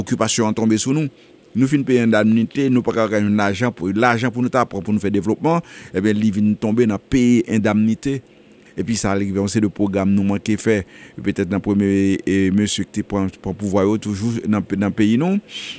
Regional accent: Haiti; tant qu'on est haïtien

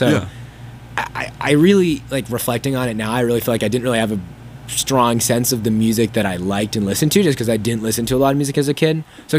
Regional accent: Massachusetts, United States; I think I'm from around here. I'm from Massachusetts

